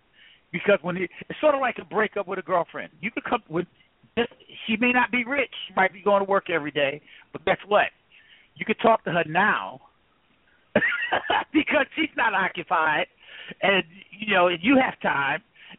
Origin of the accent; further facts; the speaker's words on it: Hollis, Queens, New York, United States; You know, I'm from Hollis, Queens.